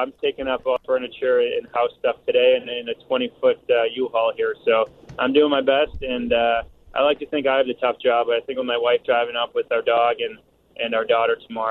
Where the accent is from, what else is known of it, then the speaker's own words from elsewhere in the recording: Chicago, Illinois, United States; today I'm driving up from St. Louis to Chicago, so I think it's starting to feel real when you get to the city that you're going to play in, and obviously coming home here for me.